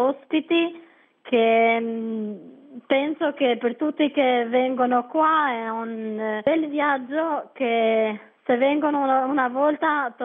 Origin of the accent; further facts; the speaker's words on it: Kelmend, Shkodër County, Albania; Italian is a second language; io da 2 anni lavoro in ufficio turistico in Tamara, sono da Kelmen.